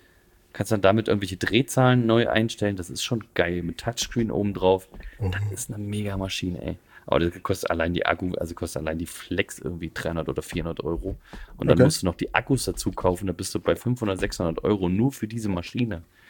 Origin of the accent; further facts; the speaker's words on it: Hesse, Germany; Ich komme aus Hessen.